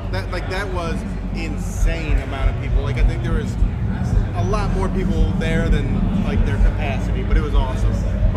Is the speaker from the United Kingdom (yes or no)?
no; Cleveland, Ohio, United States; I grew up in Cleveland, and so, yeah, I've been listening to it since I was a kid